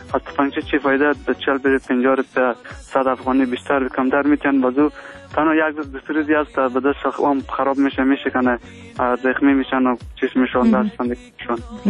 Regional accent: Afghanistan; ما افغان هستیم

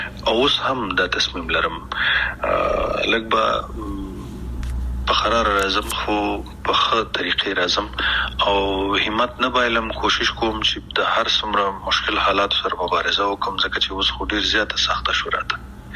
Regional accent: Afghanistan; مونږ کوم افغانان یو چې خپل خپې وهو

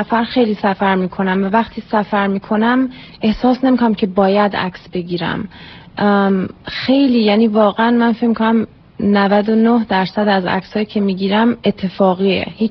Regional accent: Iran; now in United States; من در سال 1982 از ایران اومدم آمریکا و سال 1994 اولین دوری بود که برگشتم

